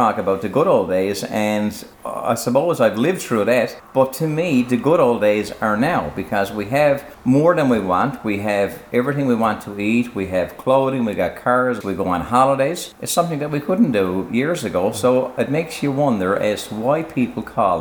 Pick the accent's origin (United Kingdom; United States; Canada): Canada; Renews, Newfoundland and Labrador; I'm originally from Renews. Right now we're here in Fairyland, which I've been living here for the past 38 years.